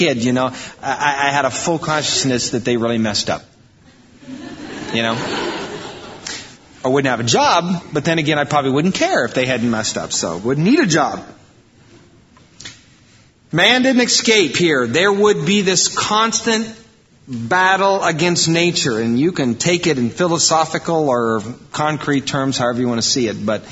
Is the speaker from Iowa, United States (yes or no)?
yes; Iowa, United States; I grew up in Iowa. I'm not proud of it. But I grew up in Iowa on a farm.